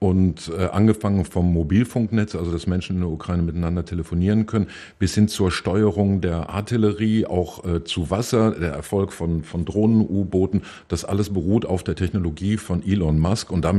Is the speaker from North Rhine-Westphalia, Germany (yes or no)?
yes; North Rhine-Westphalia, Germany; born there; Neandertal, ja, ich bin da in der Nähe geboren